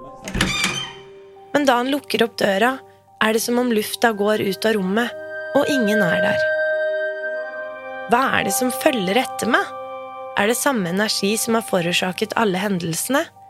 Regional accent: Fredrikstad, Østfold, Norway; Etter 6 år i Oslo og flere turer til Afrika kjøpte jeg et hus hjemme i Fredrikstad.

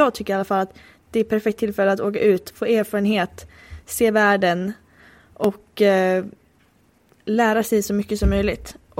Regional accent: Sweden; För jag lämnar min relation hemma i Sverige, om man säger så.

